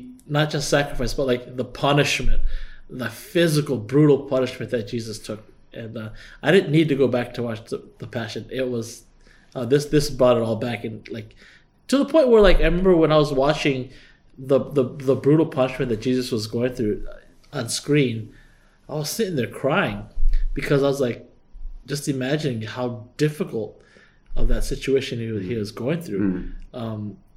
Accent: United States; For me, because I'm an American, I just think like small town USA, maybe 5,000 to 10,000 places

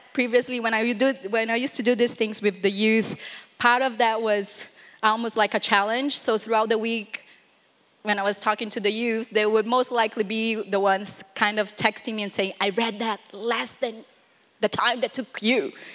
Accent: Brazil; and I'm from Brazil.

